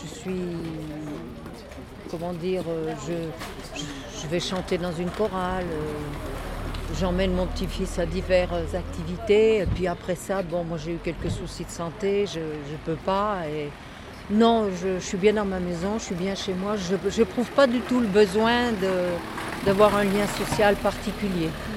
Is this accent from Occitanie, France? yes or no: no; Auvergne-Rhône-Alpes, France; nous, on vient de Haute-Savoie, on n'a jamais connu ça